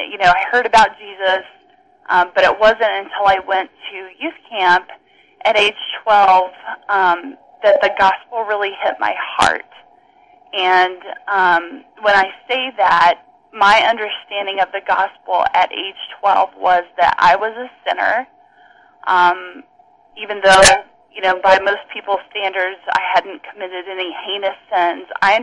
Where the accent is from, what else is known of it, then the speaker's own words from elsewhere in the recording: Texas, United States; Well, I grew up in the church. I am from Texas originally, and my parents were very involved in our church growing up.